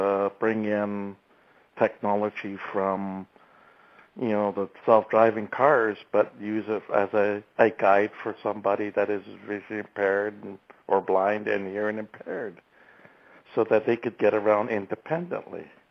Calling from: Edmonton, Alberta, Canada; I'm calling from Edmonton, Alberta.

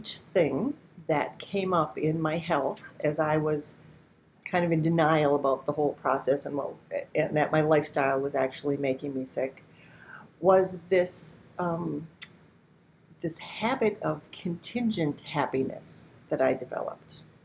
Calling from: Naples, Florida, United States; Today, in this moment, I happen to be in Naples, Florida. But I live in Minnesota most of the time

